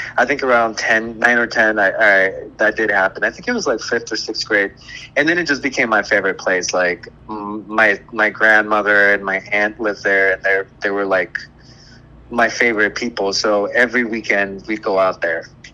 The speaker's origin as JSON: {"language": "English", "town": "San Diego", "region": "California", "country": "United States", "tie": "born or raised there", "also_born_or_lived": "Tijuana", "said": "So I was born in Tijuana, Mexico, and I was in the Colonia Independencia, which is up on a hill in TJ. And I lived there for about 4 or 5 months before my parents and I immigrated to San Diego"}